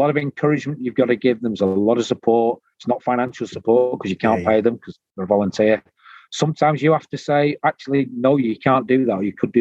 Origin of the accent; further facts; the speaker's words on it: North West England, United Kingdom; now in Newcastle upon Tyne, United Kingdom; You know, I'm from the Northwest. I'm proud to be so, but I tell everybody I'm an adopted Geordie, because I've been up here now on and off for 32 years.